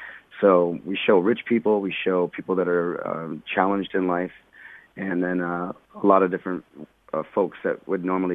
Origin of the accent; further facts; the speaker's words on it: Portland, Oregon, United States; I think it rains just as much, if not more, in my hometown in Portland, Oregon, than it does here.